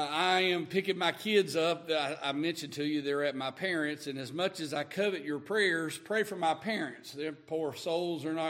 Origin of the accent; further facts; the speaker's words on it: the South, United States; I'm from the South. We say y'all.